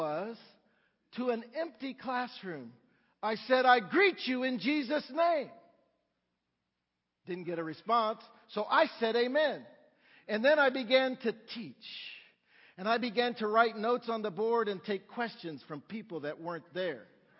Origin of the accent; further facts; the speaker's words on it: United States; And because I'm American, I got back to class a few minutes early.